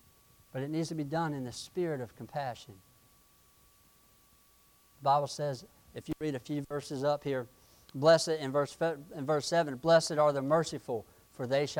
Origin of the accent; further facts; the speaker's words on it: Florida, United States; I grew up in Florida. And when I was a teenager, I spent a lot of my time in the woods, being a boy, climbing trees, running through barefoot, running through thorns.